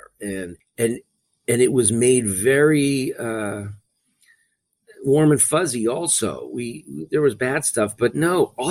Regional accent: Beverly Hills, California, United States; And I loved growing up in Beverly Hills. I thought it was awesome.

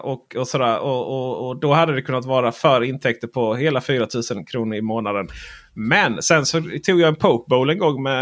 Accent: Sweden; Det visste jag ju, vi är ju från Sverige liksom

